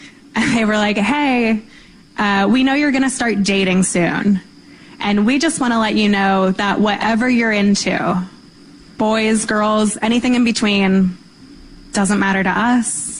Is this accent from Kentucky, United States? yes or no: yes; Kentucky, United States; But I grew up in Kentucky. And they say it Earl.